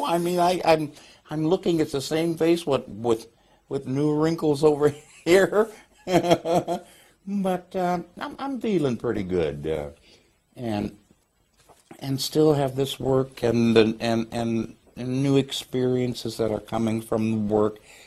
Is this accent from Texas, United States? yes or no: no; Milwaukee, Wisconsin, United States; I grew up in Milwaukee. I used to ice skate. I used to ice skate, and it's cold like this in Milwaukee, and we ran cross country in this weather in high school.